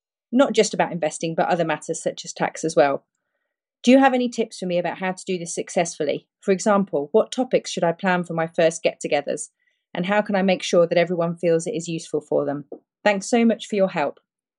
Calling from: Perth, Western Australia, Australia; and I'm contacting you from Perth, Australia.

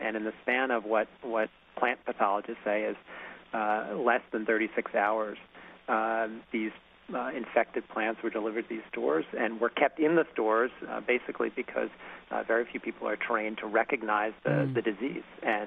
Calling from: New York, United States; I'm calling you from Blue Hill Farm, actually

